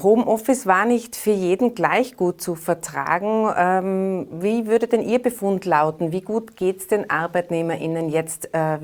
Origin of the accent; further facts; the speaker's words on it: Tyrol, Austria; Jetzt sind wir Tiroler ja seitens der ÖVP mit zwei neuen Posten in der Regierung vertreten.